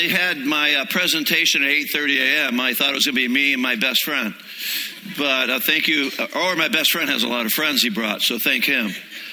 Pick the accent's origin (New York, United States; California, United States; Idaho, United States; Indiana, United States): California, United States; San Francisco; I'm from San Francisco.